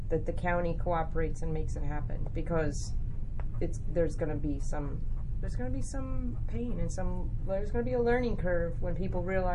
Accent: New Jersey, United States; I remember both growing up in New Jersey and then later living in the city

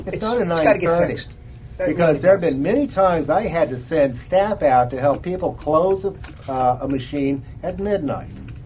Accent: New York City, New York, United States; and I come from New York City, you know, where there were some problems

